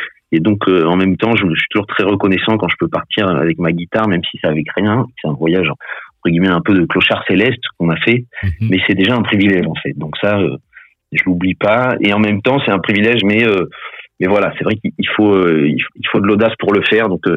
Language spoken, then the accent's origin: French; Panama; cette nostalgie de mon enfance au Panama où j'ai vécu un peu entre la mer et la jungle.